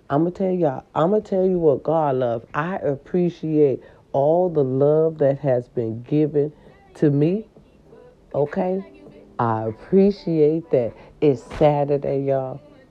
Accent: Racine, Wisconsin, United States; And number one will be my hometown, Racine, Wisconsin.

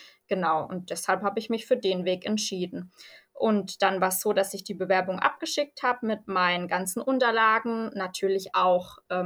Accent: Baden-Württemberg, Germany; now in Hesse, Germany; 26 Jahre alt, wohne mittlerweile an der schönen hessischen Bergstraße, komme aber ursprünglich aus Baden-Württemberg

